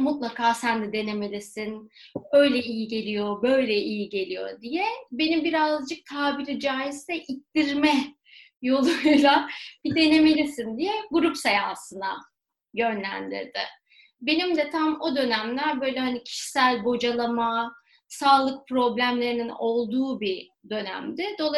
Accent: Istanbul, Turkey; 1983 İstanbul doğumluyum. 2018 yılına kadar da İstanbul'da yaşadım.

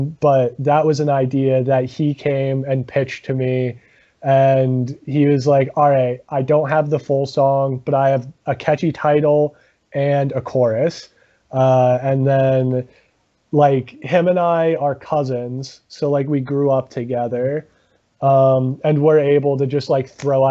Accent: Bethlehem, Pennsylvania, United States; I grew up in Bethlehem and Joe is currently there. So that's like where we say we're based out of.

